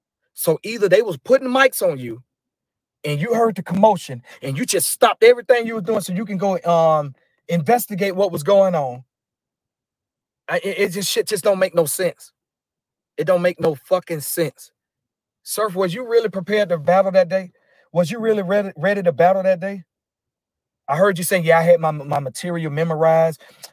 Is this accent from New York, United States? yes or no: no; Atlanta, Georgia, United States; I'm from Atlanta, nigga.